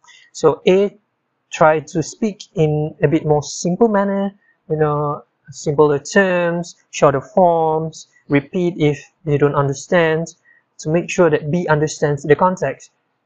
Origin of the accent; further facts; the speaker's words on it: Malaysia; As a Malaysian, I take pride in the fact that most of us can converse in English even with basic fluency.